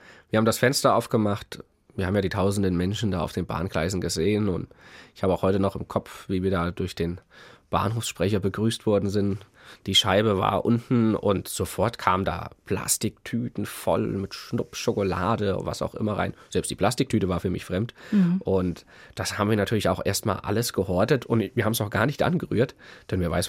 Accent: Germany; So hat man ja bei uns in der DDR gesagt.

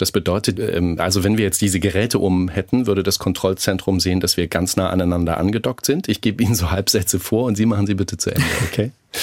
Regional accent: East Germany, Germany; Wir kommen beide aus dem Osten.

